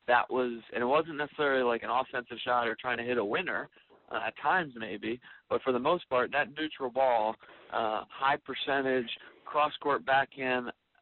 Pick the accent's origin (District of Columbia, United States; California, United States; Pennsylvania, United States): District of Columbia, United States; Washington; I grew up in Washington, D.C., went to a regular high school